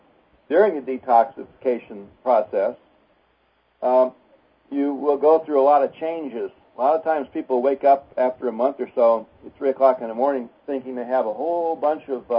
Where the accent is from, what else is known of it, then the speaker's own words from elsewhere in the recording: Ann Arbor, Michigan, United States; Today with my printer back in Auburn Hills, which is by my hometown of Ann Arbor